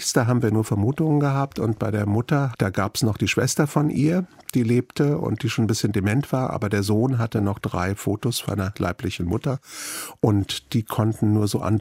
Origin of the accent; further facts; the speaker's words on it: Frankfurt, Hesse, Germany; Als ich vor ein paar Jahren einen Film gemacht habe über meine Jugend in Frankfurt-Braunheim